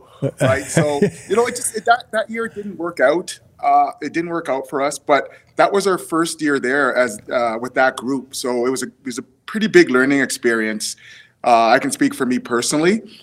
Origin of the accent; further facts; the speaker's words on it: London, Ontario, Canada; I grew up in London, Ontario. We moved to London when I was pretty young.